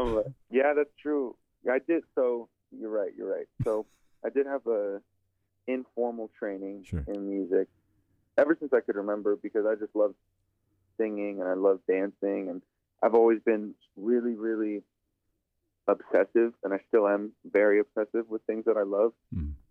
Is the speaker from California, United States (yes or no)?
no; Sioux Falls, South Dakota, United States; I grew up in South Dakota. Grew up on the east side in Sioux Falls, and my whole family's on the western part of the state in Pine Ridge.